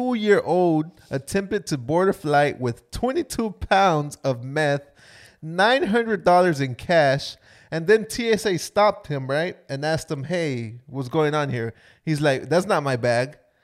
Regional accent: Florida, United States; We're from Florida, and we're always getting bashed regardless.

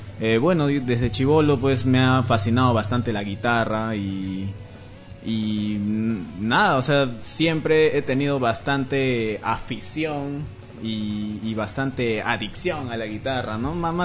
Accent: Iquitos, Loreto, Peru; La verdad es que Iquitos es... Yo amo bastante mi tierra.

